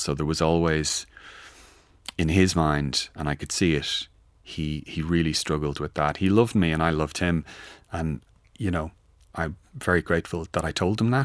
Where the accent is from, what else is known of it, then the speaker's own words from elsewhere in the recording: Glasnevin, Leinster, Ireland; where we grew up in Glasnevin